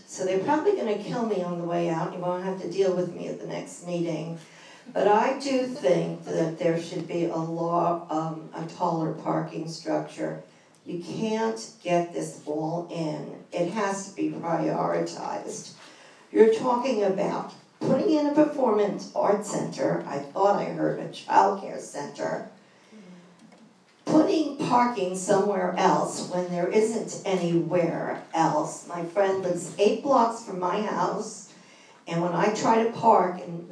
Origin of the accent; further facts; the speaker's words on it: New York City, New York, United States; I moved into Westwood Park, which is adjacent, 23 years ago. I came from New York City, and I came to live in a low-density city.